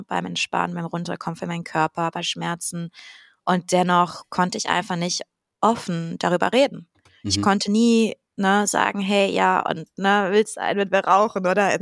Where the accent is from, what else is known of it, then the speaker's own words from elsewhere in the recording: Hungary; moved away; Also ich bin im großen Teil meiner Kindheit bin ich in Ungarn groß geworden.